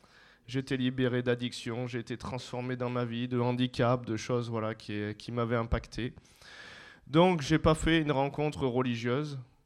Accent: Valence, Auvergne-Rhône-Alpes, France; moi je suis originaire de la Drôme, je suis né à Valence, donc c'est pas très loin. Et donc j'ai bien grandi, je connais pas mal le secteur

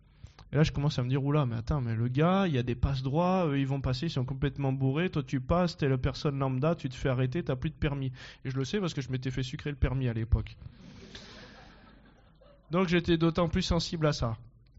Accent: Valence, Auvergne-Rhône-Alpes, France; Ma famille, voilà, ils étaient simples, on a grandi en appartement à Valence

